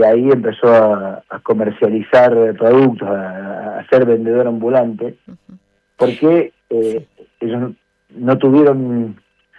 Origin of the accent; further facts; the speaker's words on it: Argentina; hoy sus descendientes somos argentinos y esos beneficios los tenemos como argentinos